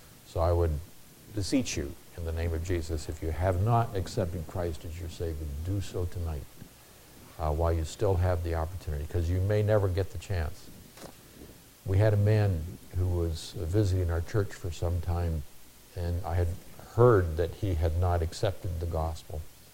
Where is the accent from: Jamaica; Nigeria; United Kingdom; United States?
Nigeria; And I came from Nigeria, which is named after the Niger River.